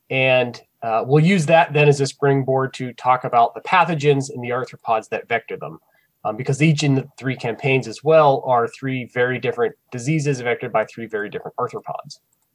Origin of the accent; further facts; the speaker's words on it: United States; especially as an American that learned nothing about it.